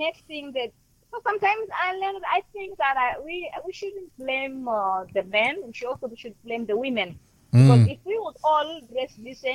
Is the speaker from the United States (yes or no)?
no; Kenya; I'm from Kenya. And where I live is a tropical island place.